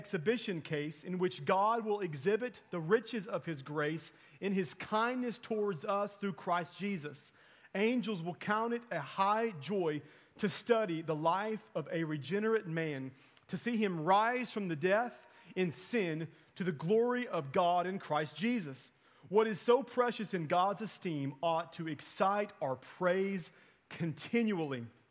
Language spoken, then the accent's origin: English; Haskell, Oklahoma, United States; I am from Haskell, Oklahoma. In Haskell, Oklahoma, we had a neighboring community that was our arch rival.